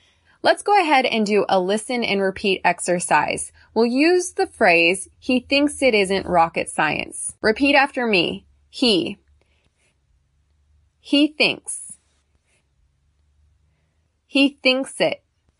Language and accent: English; United States; I'm not German. I'm not male. I'm not short, right? I'm American.